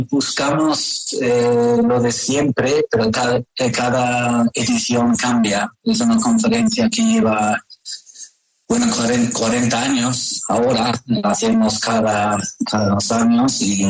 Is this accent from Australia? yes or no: yes; Australia; Spanish is a second language; now in Barcelona, Spain; Yo soy australiano, pero vivo muchos años, viviendo en Barcelona.